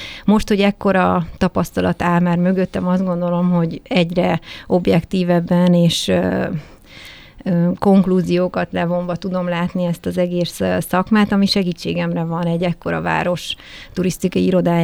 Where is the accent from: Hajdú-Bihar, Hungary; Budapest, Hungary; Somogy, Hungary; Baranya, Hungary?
Somogy, Hungary; Siófok; born there; now in Balatonvilágos, Hungary; Én Siófokon is születtem egyébként, aha, de Balatonvilágoson lakom 38 éve. A szüleimmel is ott laknak